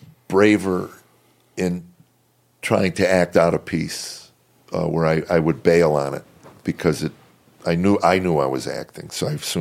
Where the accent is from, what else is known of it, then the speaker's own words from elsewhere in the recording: Illinois, United States; I live in Chicago. I grew up in a small town in Illinois outside of Chicago.